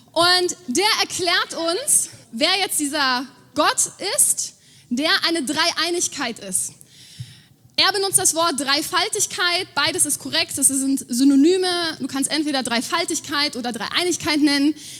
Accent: Germany; Ja, ich schreibe Vater auf, weil wir sind ja Deutsche, ne?

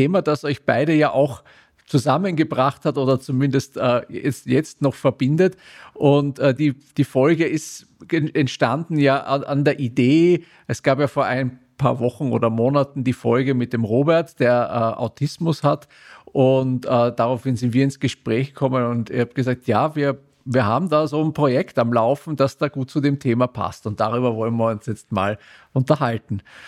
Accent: Vienna, Austria; Ihr sitzt ja quasi in meiner Heimat in Wien gerade. Also ich winke da in die ferne Heimat.

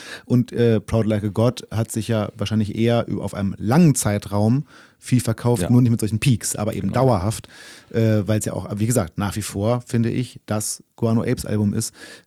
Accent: Braunschweig, Lower Saxony, Germany; ihr habt es in meiner Heimatstadt gespielt. In Braunschweig, im Jolly Joker.

